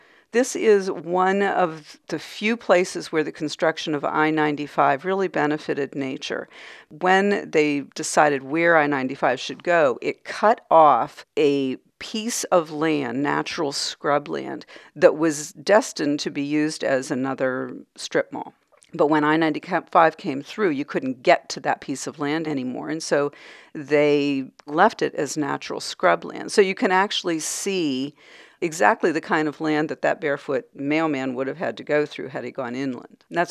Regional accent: Pittsburgh, Pennsylvania, United States; Well, I come from Pittsburgh, and you know, we're very polite drivers here.

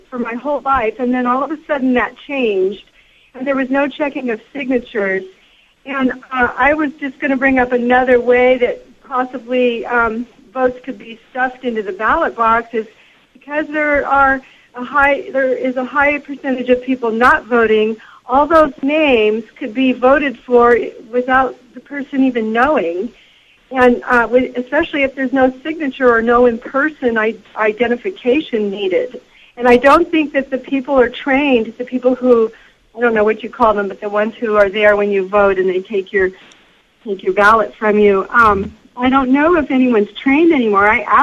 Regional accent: California, United States; I was wondering, I came from California.

